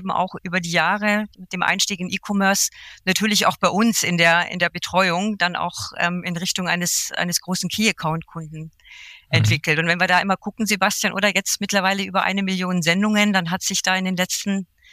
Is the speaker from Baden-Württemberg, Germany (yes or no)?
no; Munich, Bavaria, Germany; ich bin ja selber Münchnerin